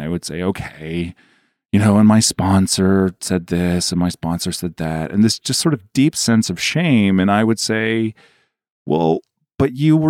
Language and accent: English; New York, United States; And I thought, well, I love irony as a New Yorker